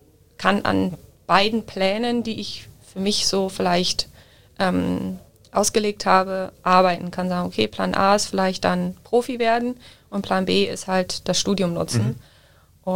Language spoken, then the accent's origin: German; Düsseldorf, North Rhine-Westphalia, Germany; now in Munich, Germany; Also ich bin ja eigentlich aus Düsseldorf und bis heute habe ich mit denen Kontakt, obwohl ich ja in München wohne.